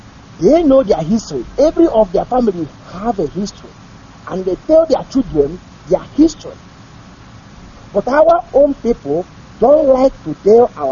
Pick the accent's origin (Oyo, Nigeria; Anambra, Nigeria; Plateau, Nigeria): Anambra, Nigeria; Aguata; now in Switzerland; I am from Agwata in the Swafia. You see Akoi Swafia in Agwata.